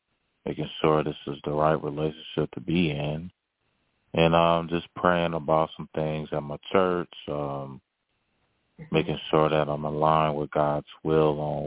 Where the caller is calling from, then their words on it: Michigan, United States; calling from Michigan.